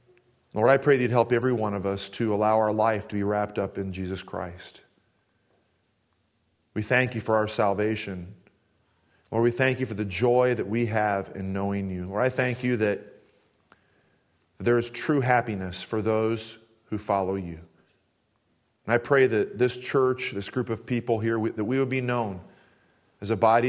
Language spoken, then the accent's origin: English; Kansas City, Missouri, United States; I grew up in Kansas City.